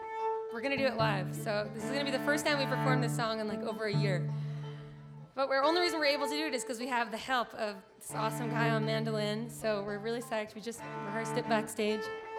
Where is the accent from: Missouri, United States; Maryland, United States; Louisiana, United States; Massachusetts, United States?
Massachusetts, United States; Boston; even though I lived in Boston. I'm from Boston, so the Cambridge folk scene.